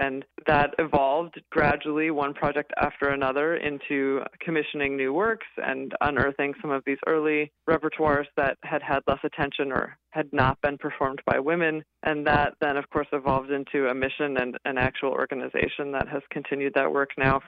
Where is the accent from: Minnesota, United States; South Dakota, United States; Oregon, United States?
South Dakota, United States; I'm originally from South Dakota, and I found myself at Luther College in Iowa